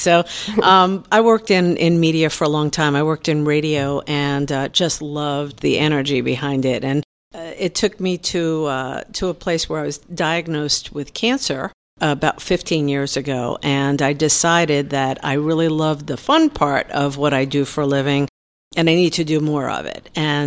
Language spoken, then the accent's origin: English; Brooklyn, New York, United States; I dated Goodfellas. I'm from Brooklyn, remember?